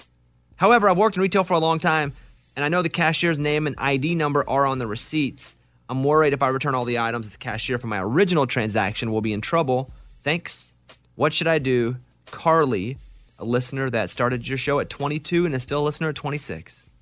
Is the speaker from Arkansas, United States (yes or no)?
yes; Arkansas, United States; I think it's acceptable because I'm from Arkansas, I'm over it.